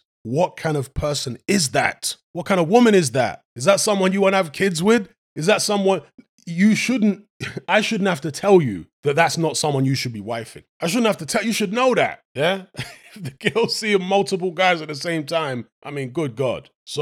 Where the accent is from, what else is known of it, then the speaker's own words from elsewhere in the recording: Brixton, London, United Kingdom; Well, I grew up in Brixton, as most of you know, which has become heavily gentrified over the past 20 years plus.